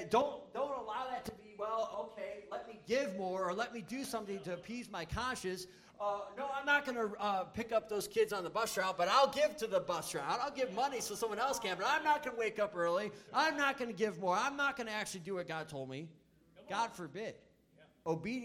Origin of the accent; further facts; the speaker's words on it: Chicago, Illinois, United States; Look, I'm from the Chicagoland area, all right? I'm a White Sox fan, all right?